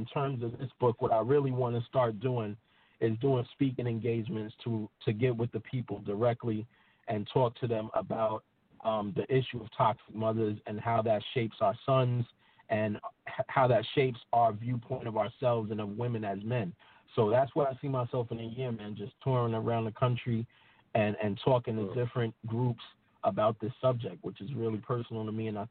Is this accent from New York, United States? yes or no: yes; Harlem, New York, United States; You know, but I'm uptown up here. I'm from Harlem, though.